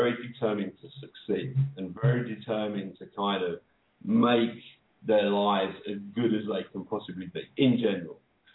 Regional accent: England, United Kingdom; I'm an Englishman, and the brilliant thing is that we don't actually celebrate winning in the UK.

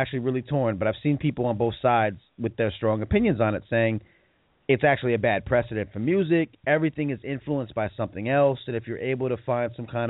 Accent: Westbury, New York, United States; I grew up in Westbury, Long Island, so, you know, Hempstead is where he's from.

